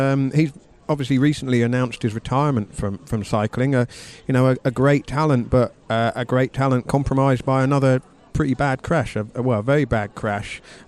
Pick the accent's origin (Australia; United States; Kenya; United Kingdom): United Kingdom; England; I'm very English in my T-shirt here.